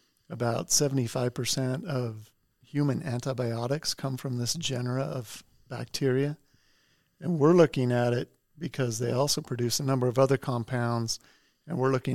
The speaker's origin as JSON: {"language": "English", "region": "Idaho", "country": "United States", "tie": "born or raised there", "said": "So I grew up in Idaho. I grew up on a potato farm and heavily involved with agriculture and plants."}